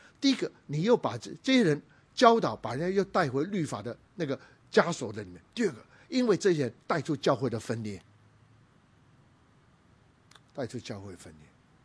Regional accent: Guangdong, China; 我一个广东人

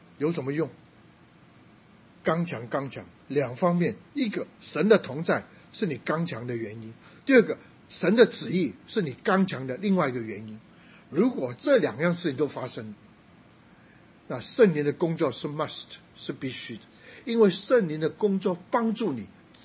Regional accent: Guangdong, China; 因为我是广东人，所以我两个礼拜啊，就一个月两个礼拜讲国语，一个礼拜讲广东话，另外一个礼拜我就讲英文

